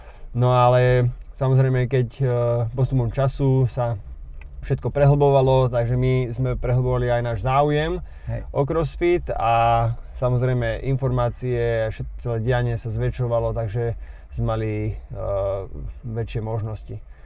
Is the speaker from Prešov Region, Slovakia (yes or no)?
no; Nitra, Nitra Region, Slovakia; Som z Nitry, takisto jak Mikele. A študoval som v Prahe 4 roky. Neskôr som prešiel do Bratislavy